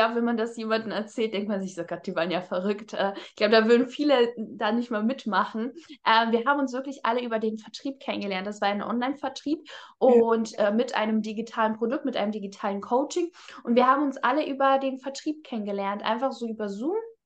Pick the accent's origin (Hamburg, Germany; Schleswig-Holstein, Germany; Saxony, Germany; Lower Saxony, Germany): Hamburg, Germany; Also ich komme ja aus Hamburg und damals habe ich noch hier gelebt.